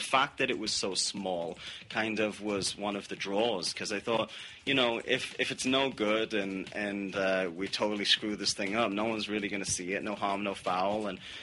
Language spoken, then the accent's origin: English; Newcastle upon Tyne, North East England, United Kingdom; I grew up in in Newcastle upon Tyne in the northeast of England, in it was like a pillar of the Industrial Revolution.